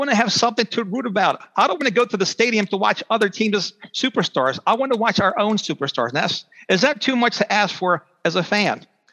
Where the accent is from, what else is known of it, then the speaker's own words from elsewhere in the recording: United States; I'd rather see home runs. I'm an American. I like scoring.